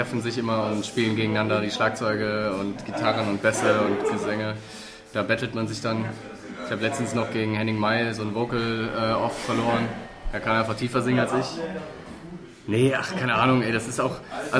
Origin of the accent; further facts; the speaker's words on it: Cologne, North Rhine-Westphalia, Germany; also wir sind jetzt ja in Düsseldorf, ne, und wir kommen aus Köln.